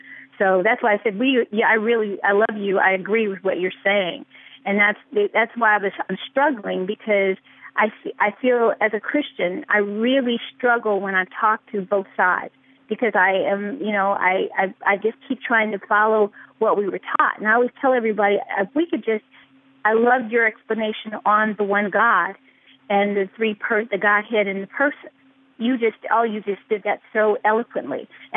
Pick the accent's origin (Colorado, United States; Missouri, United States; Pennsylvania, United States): Colorado, United States; Denver; And maybe I'm a Pollyanna. I'm really from Denver.